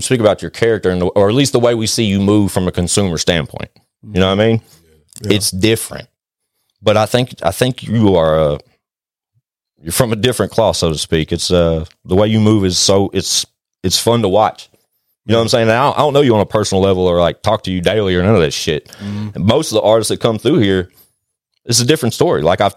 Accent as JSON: {"language": "English", "town": "Nashville", "region": "Tennessee", "country": "United States", "tie": "born or raised there", "said": "I was raised in Nashville."}